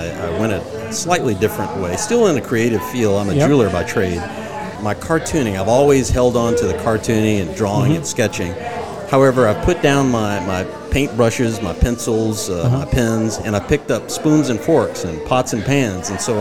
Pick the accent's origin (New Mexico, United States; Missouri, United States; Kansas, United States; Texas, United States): New Mexico, United States; Roswell; born there; I was born in Roswell, New Mexico.